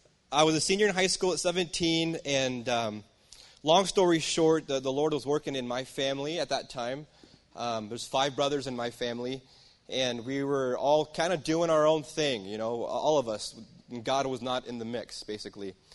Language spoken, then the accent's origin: English; Willow Creek, Oregon, United States; now in Boise, United States; So, yeah, I am from Vail, Oregon. I actually grew up a little town past Vail, Oregon called Willow Creek.